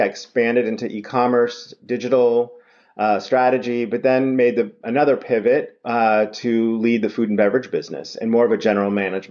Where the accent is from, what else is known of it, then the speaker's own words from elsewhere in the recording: Houston, Texas, United States; also born or lived in New Jersey; Yeah, I was born in Houston, Texas. And family is really, all my extended family is from Southern Texas along the border there. But then we grew up back and forth between Texas and New Jersey.